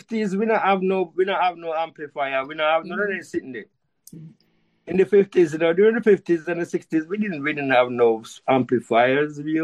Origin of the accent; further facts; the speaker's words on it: Cambridge, Saint James, Jamaica; You know, I was born in 1953. And I was born in Cambridge. Way in the bush in St. James. Way in the bush. You know, and in Cambridge, when night come, you better go home because it's dark.